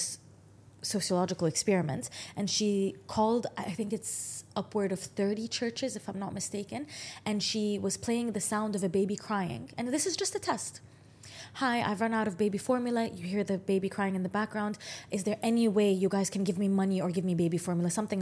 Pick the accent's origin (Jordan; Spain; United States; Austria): Jordan; because I grew up in Jordan with Sunnis, Shias, Christians, Orthodox, Catholic alike.